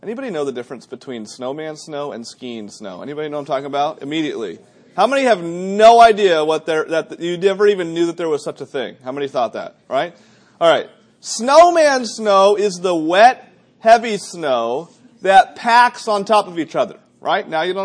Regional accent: New Hampshire, United States; moved away; I grew up in New Hampshire. We got 120 inches of snow a winter.

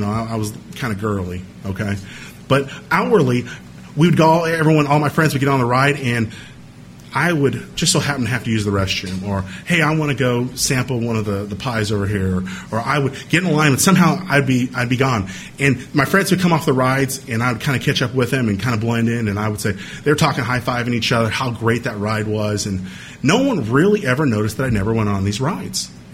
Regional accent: California, United States; And growing up in California, we have a lot of theme parks.

